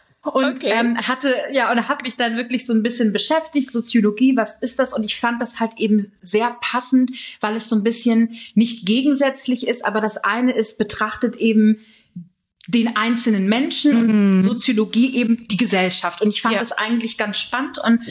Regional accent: Schleswig-Holstein, Germany; Ich komme aus Schleswig-Holstein und bin Hochzeits- und Eventsängerin.

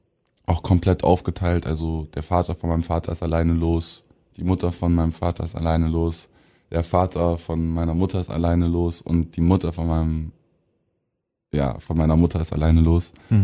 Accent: Stuttgart, Baden-Württemberg, Germany; auch meine Eltern nicht gebürtige Stuttgarter sind. Aber es hat mich auf jeden Fall sehr begleitet und ich liebe Stuttgart einfach.

